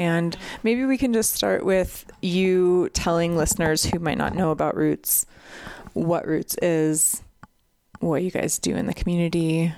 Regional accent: Kalispell, Montana, United States; I grew up in Kalispell. I had my first baby in Missoula, had my second baby in Helena.

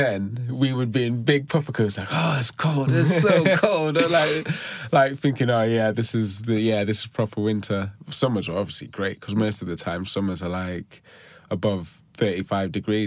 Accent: Botswana; born there; I was born in a country called Botswana, just north of South Africa, sharing the border. But in Botswana, you can be born there and not be from there.

